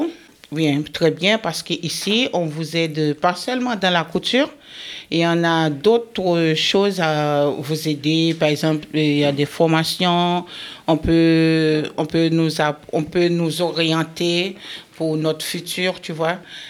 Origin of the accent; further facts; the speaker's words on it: French Guiana, France; je viens de la Guyane pour arriver ici en métropole.